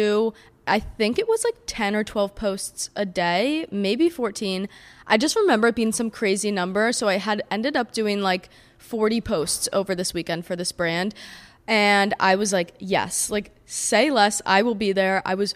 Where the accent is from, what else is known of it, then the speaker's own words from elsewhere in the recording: East Coast, United States; So I'm in my junior year of college, and I grew up on the East Coast, so Coachella to me was kind of a foreign concept.